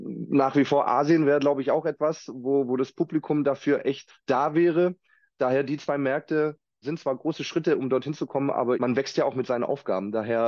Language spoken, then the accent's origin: German; Stuttgart, Baden-Württemberg, Germany; In Stuttgart, in meiner Heimat sozusagen.